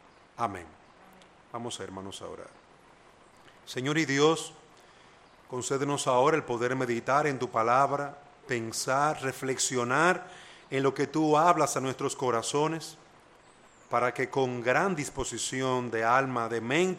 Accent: Dominican Republic; es un derecho que como dominicanos tenemos, un derecho que debemos de ejercer

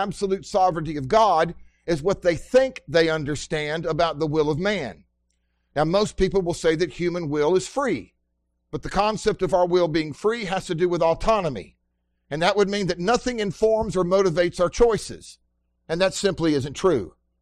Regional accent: Mississippi, United States

